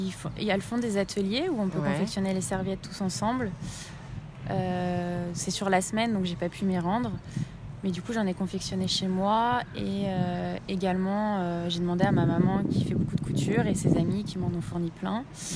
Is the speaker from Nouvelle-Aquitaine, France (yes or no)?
yes; Nouvelle-Aquitaine, France; Je suis originaire de Charente